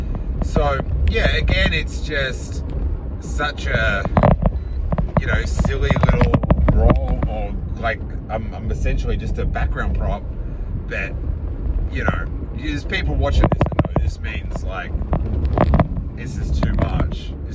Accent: Australia; growing up in Australia, in this little town

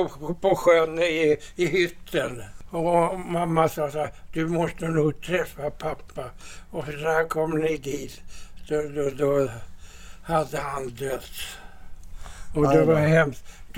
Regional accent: Gothenburg, Västra Götaland County, Sweden; Jag är göteborgare.

